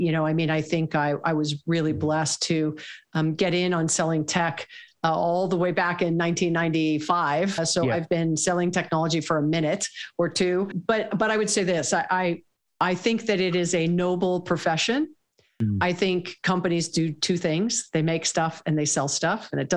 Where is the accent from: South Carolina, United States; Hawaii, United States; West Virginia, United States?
Hawaii, United States; I was born and raised in Hawaii, actually